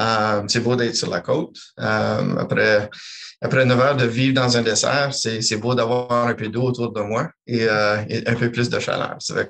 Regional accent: Sudbury, Ontario, Canada; je suis originaire de Sudbury, de la région nord de l'Ontario, à près de 200 km de la frontière du Québec. Famille francophone dans une communauté que, quand j'étais jeune, on était à peu près 60% de la communauté s'indiquait francophone.

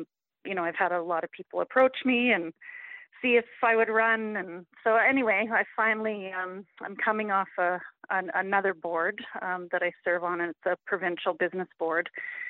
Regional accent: Smithers, British Columbia, Canada; also born or lived in Prince George; I grew up in Smithers. I wasn't born there, born in Prince George. Grew up in Smithers. And after a brief hiatus, attending post-secondary school in Vancouver, I moved back in 1997

